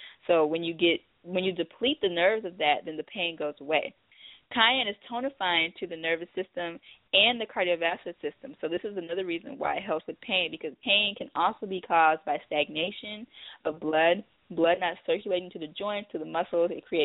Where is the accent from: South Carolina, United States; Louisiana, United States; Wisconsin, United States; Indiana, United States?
South Carolina, United States; now in Arizona, United States; And I'm from South Carolina, so I saw these everywhere. It's basically the state plant in South Carolina.